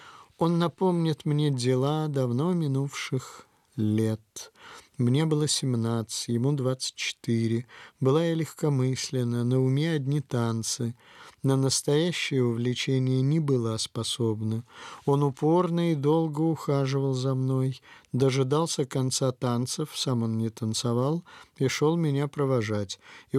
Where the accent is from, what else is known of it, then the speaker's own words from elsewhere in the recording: Moscow, Russia; moved away as an adult; also born or lived in Omsk / Vladivostok; я коренная москвичка, была направлена защищать диплом в Омск.